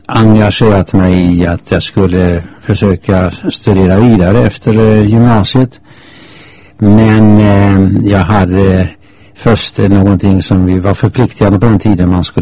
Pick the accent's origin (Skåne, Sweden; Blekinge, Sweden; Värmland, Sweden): Blekinge, Sweden; Ronneby; Men jag växte upp i Ronneby. Där mina föräldrar drev en herrekipering.